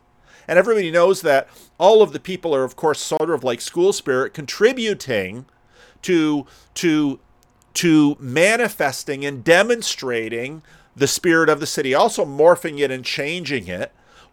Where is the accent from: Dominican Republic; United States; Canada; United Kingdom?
Dominican Republic; Barahona; Santo Domingo, and this is more Barahona in the Dominican Republic. And this is like the spirit of my hometown.